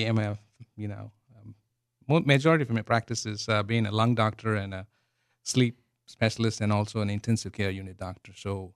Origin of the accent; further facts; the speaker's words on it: India; English is a second language; moved away as an adult; now in United States; growing up in India